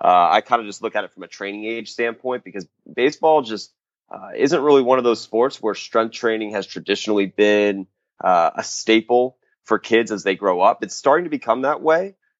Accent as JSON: {"language": "English", "region": "Florida", "country": "United States", "tie": "born or raised there", "lives_now": "Phoenix, United States", "said": "I'm born and raised in Central Florida. So I'm from the East Coast, but right now I'm currently in Phoenix, Arizona"}